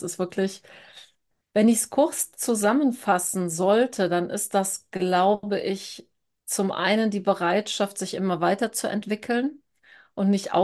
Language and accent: German; Rhineland, Germany; Also ich stamme tatsächlich ja aus dem Rheinland und bin nie wirklich länger da rausgekommen. Und ja, habe ganz normale Kindheit auf dem Land hier gehabt